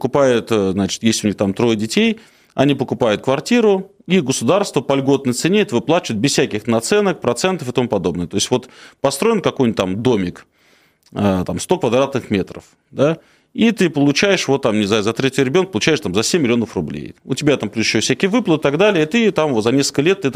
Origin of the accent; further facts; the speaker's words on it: Moscow Oblast, Russia; Я вот сам из Красногорского района